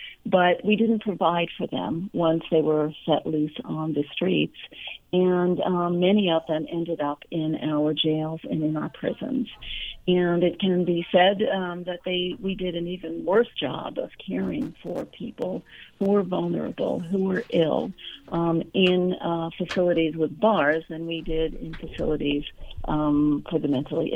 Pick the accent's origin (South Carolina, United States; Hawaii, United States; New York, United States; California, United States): New York, United States; Staten Island; And I come from Staten Island. It's where I began my investigative reporting career.